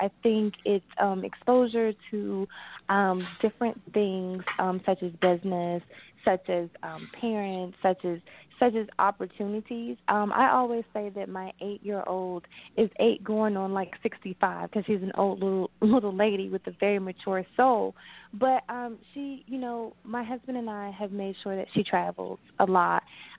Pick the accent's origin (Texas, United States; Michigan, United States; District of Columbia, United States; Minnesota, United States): District of Columbia, United States; Washington; Because I grew up in Washington, D.C., And a lot of times we were raised that you went and worked for the government